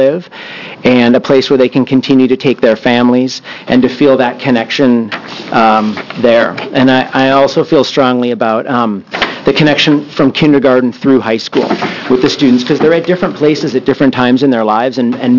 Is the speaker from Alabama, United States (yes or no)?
no; Illinois, United States; now in Oregon, United States; Unfortunately, I was not born in Oregon. I was from Illinois, and we didn't have anything like that.